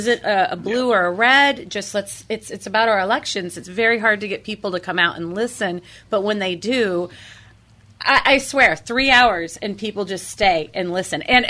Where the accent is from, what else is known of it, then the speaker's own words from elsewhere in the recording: Indiana, United States; I'm from Indiana. I'm from where Johnny Appleseed started.